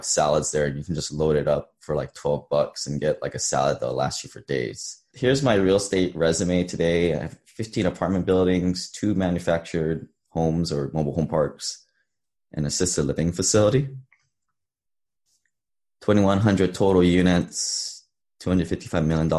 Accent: Hawaii, United States; A little bit background myself. I grew up in Hawaii, a beautiful place.

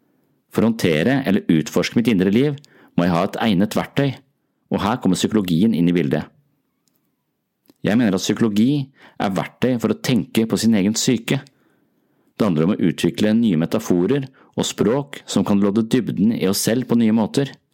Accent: Tønsberg, Vestfold, Norway; Tønsberg min hjemby, og derfor det både gøy og litt angstprovoserende at salen såpass full av folk.

